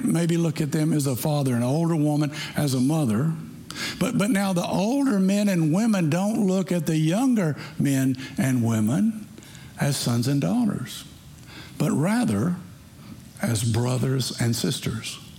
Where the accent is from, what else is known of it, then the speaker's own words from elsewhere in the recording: Tennessee, United States; And he was from Tennessee, and I'm from Tennessee, and we connected and talked together.